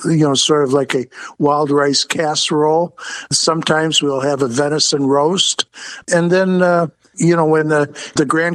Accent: Chicago, Illinois, United States; You know, growing up in Chicago, I always loved being able to go out to the local barbecue joints.

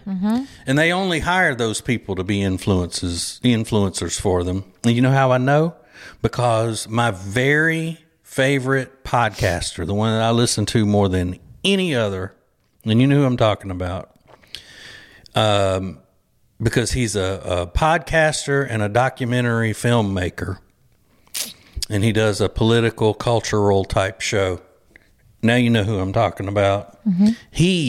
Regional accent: Louisiana, United States; Or as they say in parts of my home state of Louisiana, Wilson.

